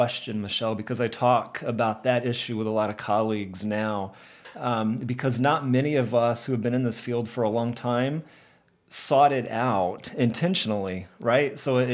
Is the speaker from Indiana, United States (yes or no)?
yes; Terre Haute, Indiana, United States; I was born and raised in Terre Haute, Indiana, home of Special Olympics, which is kind of where I got introduced to this field.